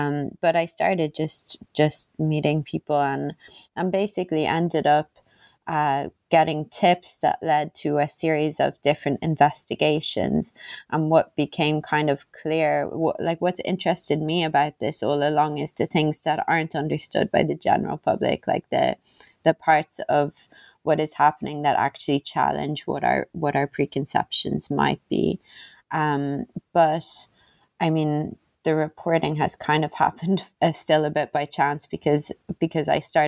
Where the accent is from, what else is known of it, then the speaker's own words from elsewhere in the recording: Ireland; So like you said … I'm an Irish journalist.